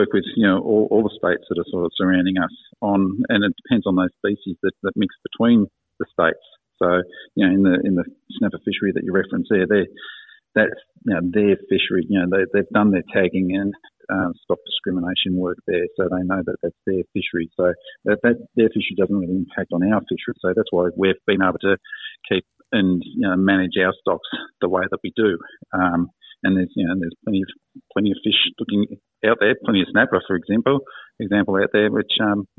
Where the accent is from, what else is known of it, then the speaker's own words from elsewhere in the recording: Geelong, Victoria, Australia; I grew up in Geelong. Used to go down the Barham River myself and catch a few carp now and then